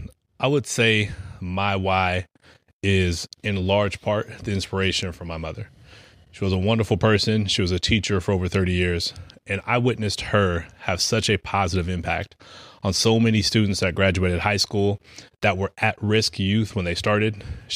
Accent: San Diego, California, United States; So obviously … I'm from San Diego, California, motivational speaker, certified life coach.

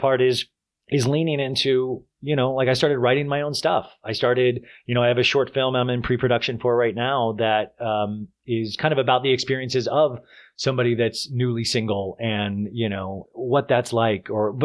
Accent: Kansas, United States; I grew up in Kansas. Do you realize how crazy that is? Grew up in Kansas.

